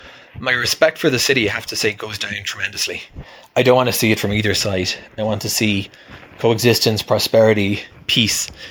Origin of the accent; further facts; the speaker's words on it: Cork, Munster, Ireland; I came from Cork in Ireland, which is kind of the second city to Dublin.